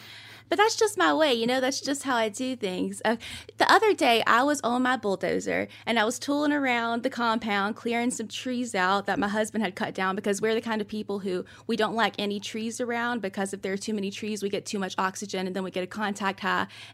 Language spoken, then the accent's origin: English; United States; I like to put the isinone before, which is my right as an American.